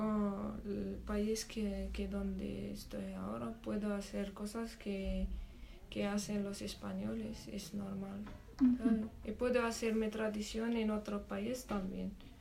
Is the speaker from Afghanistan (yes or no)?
no; Oujda, Oriental, Morocco; Spanish is a second language; Mi ciudad se llama Oujda, es cerca Nador.